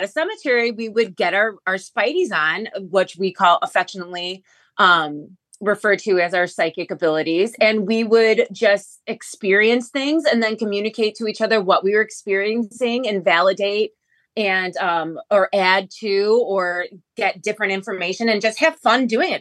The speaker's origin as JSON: {"language": "English", "region": "Illinois", "country": "United States", "tie": "born or raised there", "said": "So growing up, we are from the Chicagoland area."}